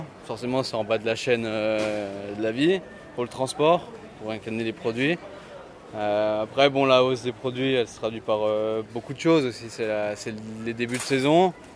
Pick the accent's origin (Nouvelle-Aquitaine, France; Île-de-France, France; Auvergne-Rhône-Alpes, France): Auvergne-Rhône-Alpes, France; Bellegarde-sur-Valserine; je viens de Belliard sur Valserine.